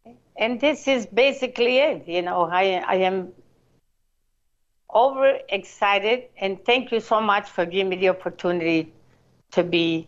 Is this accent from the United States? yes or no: no; Italy; Well, I was born and raised in Italy, and my heart and it was full of good memory, a good recipe.